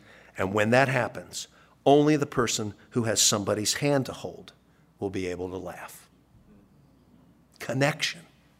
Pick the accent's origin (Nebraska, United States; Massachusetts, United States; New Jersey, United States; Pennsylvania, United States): Pennsylvania, United States; Philadelphia; I said, no, I grew up in Philadelphia. We carried guns for a completely different reason.